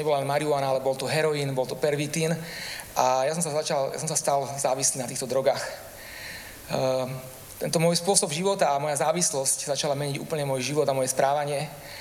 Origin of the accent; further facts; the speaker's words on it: Bratislava, Bratislava Region, Slovakia; now in Galanta, Slovakia; Vyrastal som v Bratislave, aj keď som teraz pastorom Galante, ale to je miesto, kde som žil svojich prvých 20 rokov.